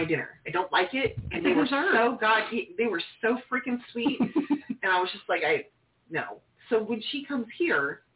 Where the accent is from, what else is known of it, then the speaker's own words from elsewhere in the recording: Oklahoma, United States; I'm from Oklahoma. I cook like an Okie.